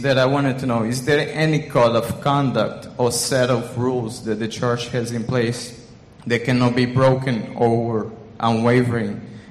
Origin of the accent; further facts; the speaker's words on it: Angola; I'm from Angola.